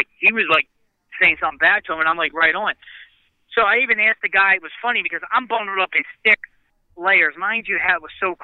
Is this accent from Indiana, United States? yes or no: no; Baltimore, Maryland, United States; I'm from Baltimore. We know the cold.